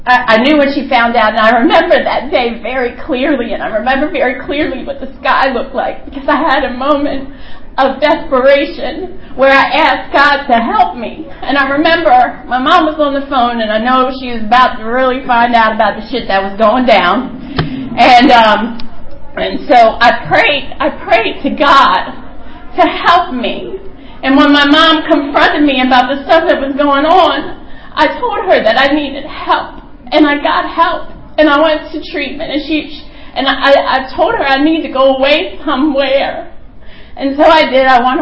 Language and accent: English; United States; So I grew up in Carroll County in a nice suburban area.